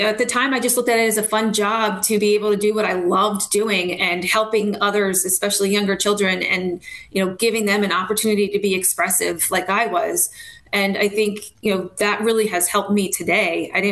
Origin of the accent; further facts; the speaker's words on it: Lansdale, Pennsylvania, United States; I grew up in Lansdale, and I am the oldest of two with a younger brother.